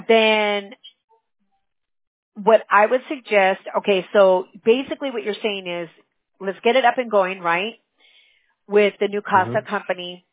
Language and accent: English; California, United States; California. From Cali. Born and raised in Orange County.